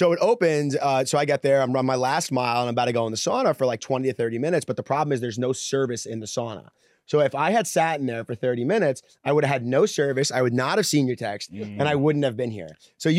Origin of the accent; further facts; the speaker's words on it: Long Island, New York, United States; my story is I grew up in Long Island, New York. You know, good upper class, upper middle class family. My father owned an appliance store in Brooklyn.